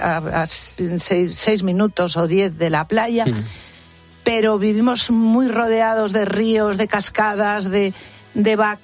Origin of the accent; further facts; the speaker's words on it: Galicia, Spain; also born or lived in Madrid; aunque en mi caso yo he hecho mucho menos Madrid, siempre vivíamos como gallegos emigrantes, con esa cosa dentro